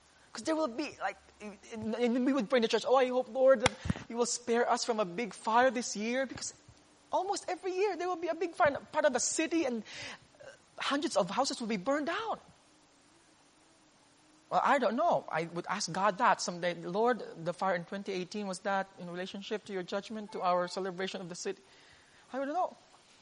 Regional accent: Iloilo City, Western Visayas, Philippines; those two big cities, Cebu and then my hometown, Iloilo City, will have a festivity celebrating the baby Jesus

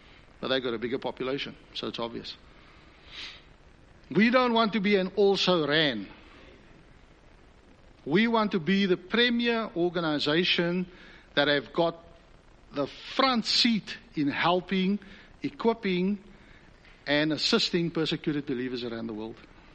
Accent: South Africa; accent: South African; now in Australia; I came here to Australia because I love Australia. I came from South Africa, as you can pick up on the dodgy accent.

